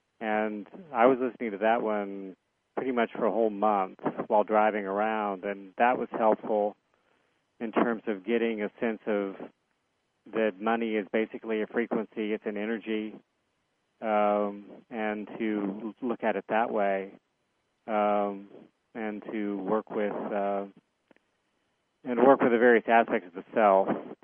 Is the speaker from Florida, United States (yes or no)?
yes; Florida, United States; Like when I grew up in Central Florida, it was, you know, you go out on a winter day and it'll be beautifully clear blue